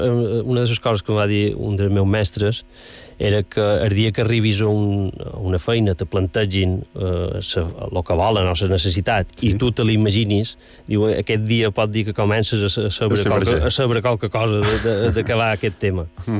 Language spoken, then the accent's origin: Catalan; Bunyola, Balearic Islands, Spain; i nosaltres tots som de Bunyola, i no mos coneixíem